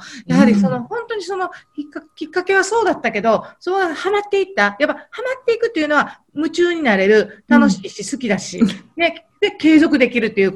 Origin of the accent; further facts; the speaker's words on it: Osaka, Japan; accent: Osaka dialect; 私、大阪弁にどんどんなっていくと思う。